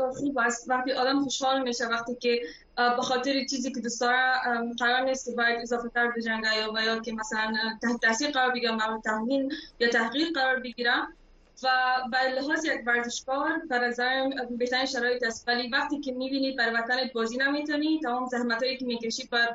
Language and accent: Persian; Afghanistan; ما از افغانستان هستیم